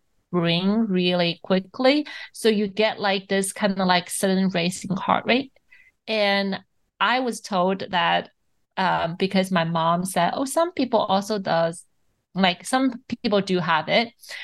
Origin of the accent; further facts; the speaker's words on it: Shanghai, China; I grew up in Shanghai